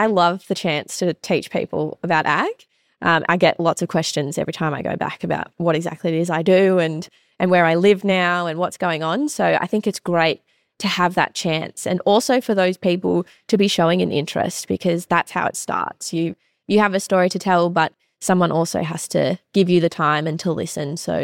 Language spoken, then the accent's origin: English; Sydney, New South Wales, Australia; now in Holbrook, Australia; absolutely no shame in talking about being from Sydney now.